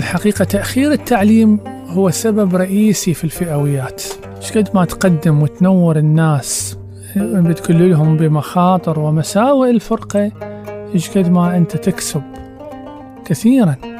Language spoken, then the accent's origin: Arabic; Iraq; الثقافة الموحدة اللي تجمعنا كعراقيين منذ القدم